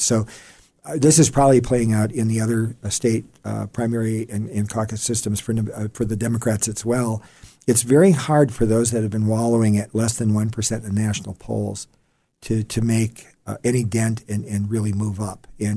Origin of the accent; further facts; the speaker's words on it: Wisconsin, United States; Well, I come from Wisconsin originally. I grew up with same day registration.